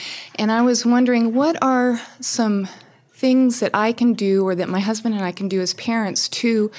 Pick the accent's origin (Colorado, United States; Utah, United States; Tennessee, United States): Colorado, United States; Longmont; I'm from Longmont, Colorado.